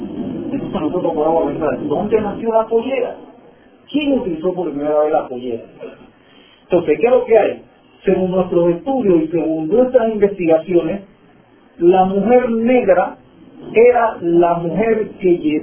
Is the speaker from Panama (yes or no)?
yes; Panama; Yo creo que aquí nací, no que creo, nací aquí en Panamá. Y aquí voy a morir igual. Pero se me ha dificultado un poquito a veces con el habla inglés, ¿no? O sea, yo, muchas personas piensan que yo hablo inglés.